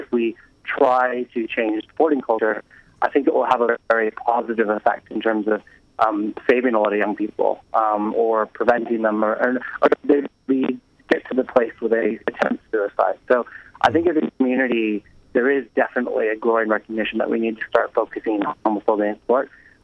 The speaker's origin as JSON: {"language": "English", "country": "Canada", "said": "I'm from Canada originally"}